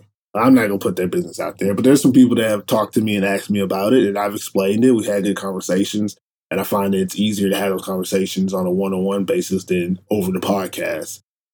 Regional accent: Lahti, Päijät-Häme, Finland; And in my hometown, Lahti, we had a camp for basketball for girls and boys.

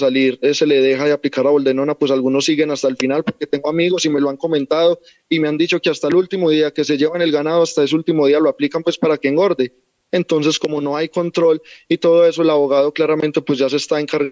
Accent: Colombia; la carne la consumí pues en mi país, Colombia

